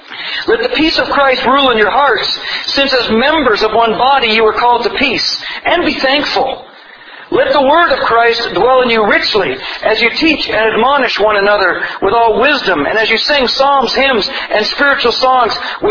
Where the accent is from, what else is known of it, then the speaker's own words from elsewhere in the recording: Canada; also born or lived in Russia; Interestingly, I'm a Canadian.